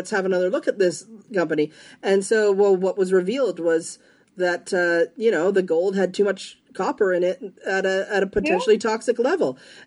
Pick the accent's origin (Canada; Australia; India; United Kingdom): Canada; I, as a Canadian, could go to Cuba, but my American friend couldn't go to Cuba?